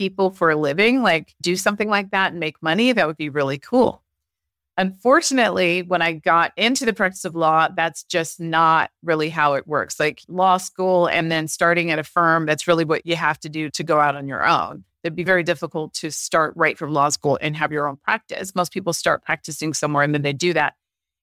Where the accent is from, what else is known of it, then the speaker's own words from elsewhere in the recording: San Jose, California, United States; I grew up in East San Jose, which isn't like the best area of San Jose.